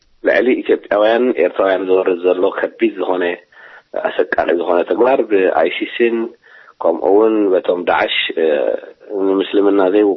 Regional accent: Eritrea; ወስ ኮለም ከተማ ነዋሪ ነኝ ኤርትራዊ ነኝ

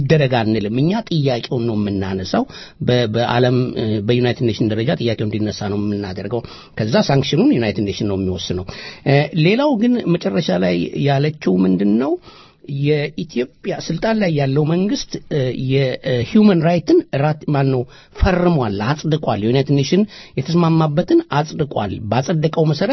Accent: Ethiopia; Swedish is a second language; now in Sweden; jag är alltså från Etiopien.

